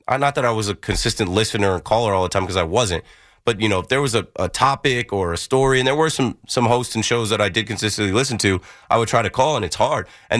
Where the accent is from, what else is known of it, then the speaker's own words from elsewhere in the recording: New Jersey, United States; And I'm like, yeah, I'm from Jersey, bro. I don't be out there.